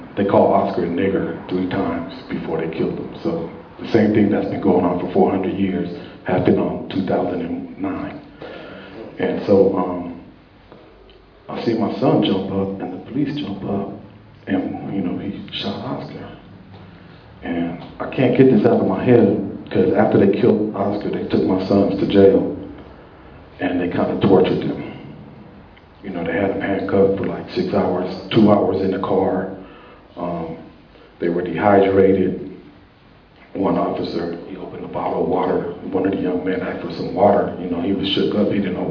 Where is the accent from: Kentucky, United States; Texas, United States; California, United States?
California, United States; Oakland; I'm from Oakland, but if this is what we got to do, then this is what we got